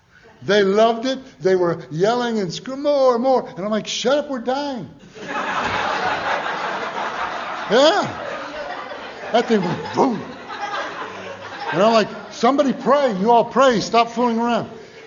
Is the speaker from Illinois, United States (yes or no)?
yes; Chicago, Illinois, United States; When I grew up in Chicago